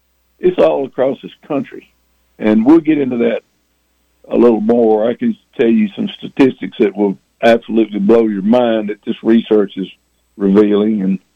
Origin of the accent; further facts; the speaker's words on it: Louisiana, United States; where I grew up in Northeast Louisiana, there just weren't many turkeys in the early 60s.